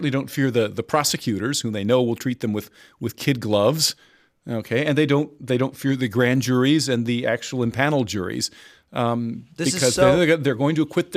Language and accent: English; Washington, District of Columbia, United States; born there; I was born in the District of Columbia, so I like to tell people I'm a U.S. citizen, but I was not born in the United States, which used to be technically true.